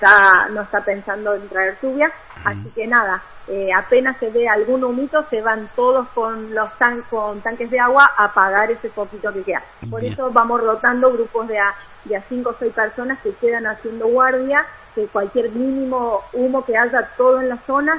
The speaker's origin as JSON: {"language": "Spanish", "region": "Córdoba", "country": "Argentina", "also_born_or_lived": "Tierra del Fuego", "said": "yo soy mitad cordobesa, mitad fueguina"}